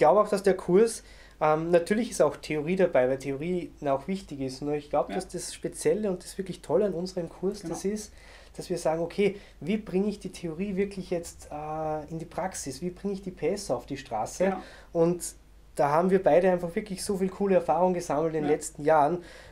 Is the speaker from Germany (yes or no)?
no; Salzburg, Austria; ich komme aus Österreich, aus Salzburg